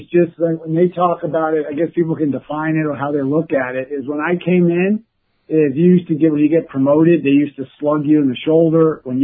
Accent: California, United States; And I grew up in Marin County. My parents used to live in Sonoma, and it's dry.

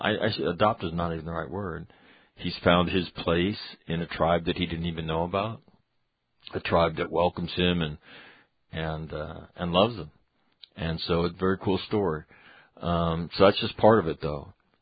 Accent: Sacramento, California, United States; Going to baseball games in Oakland and San Francisco from my hometown of Sacramento.

